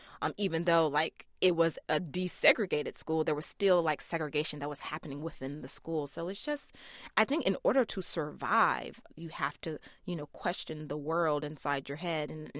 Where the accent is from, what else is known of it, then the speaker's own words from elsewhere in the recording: Memphis, Tennessee, United States; I definitely think it's because, you know, I grew up in Memphis, Tennessee.